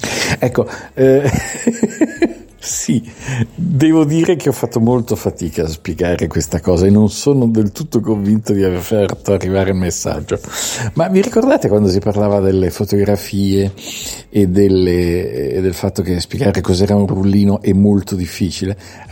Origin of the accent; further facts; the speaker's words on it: Milan, Lombardy, Italy; E io sono di Milano, come sapete